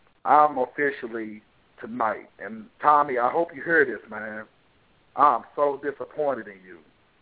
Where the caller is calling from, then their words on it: Louisville, Kentucky, United States; I'm calling from Louisville, Kentucky.